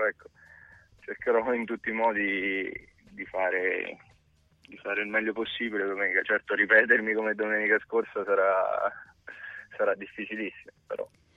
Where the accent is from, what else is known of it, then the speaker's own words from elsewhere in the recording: Fermo, Marche, Italy; io sono nato a Fermo, vivo a Fermo